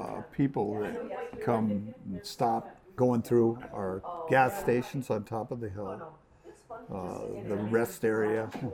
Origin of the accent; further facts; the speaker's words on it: Montana, United States; now in North Dakota, United States; I grew up in Montana, in that just across the border. Went to high school, graduated, came to North Dakota to get my education.